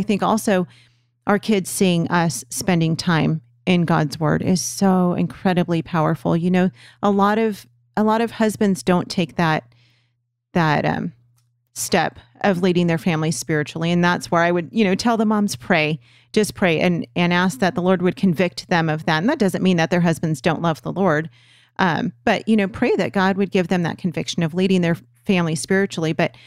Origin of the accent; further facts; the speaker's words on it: California, United States; We're from Los Angeles County. The school the schools in our area were terrible.